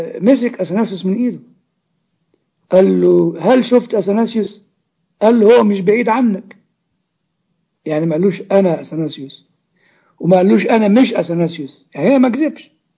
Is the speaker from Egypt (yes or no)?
yes; Upper Egypt, Egypt